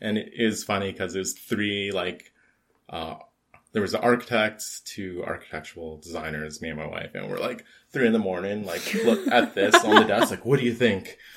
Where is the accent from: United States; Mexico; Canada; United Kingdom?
Canada; Calgary, Alberta; now in Edmonton, Canada; I would like to state I'm from Calgary, but I live in Edmonton, like both cities.